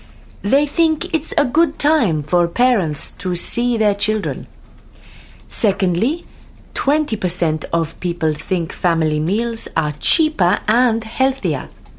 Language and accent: English; Italy; English is a second language; I'm from Italy, and food is very important in my country and in my culture.